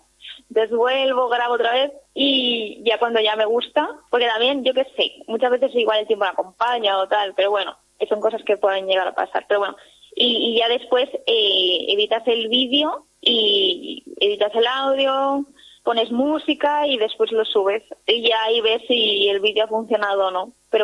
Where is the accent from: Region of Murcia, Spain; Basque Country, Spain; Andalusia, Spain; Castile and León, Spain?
Basque Country, Spain; Zarautz; now in Sant Cugat del Vallès, Spain; me siento como si estuviese viviendo en mi pueblo, la verdad. Y es lo que te decía al principio, como que me recuerda mucho a Zarauz, excepto que no tiene mar